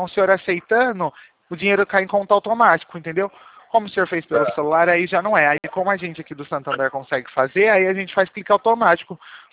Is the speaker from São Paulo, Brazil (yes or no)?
yes; Campinas, São Paulo, Brazil; Que eu sou aqui de São Paulo, de Campinas.